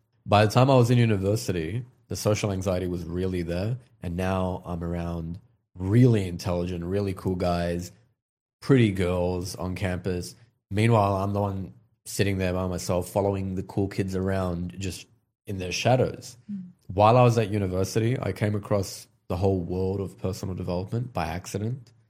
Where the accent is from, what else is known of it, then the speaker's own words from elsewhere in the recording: Australia; also born or lived in Iraq; So I'm originally Kurdish and I grew up in Australia, but we immigrated. We were actually refugees in Australia from the Kurdish region of Iraq.